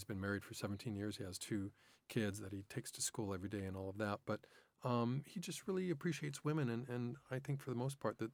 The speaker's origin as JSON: {"language": "English", "town": "Los Angeles", "region": "California", "country": "United States", "tie": "born or raised there", "said": "And now I grew up in Los Angeles, so I saw that film."}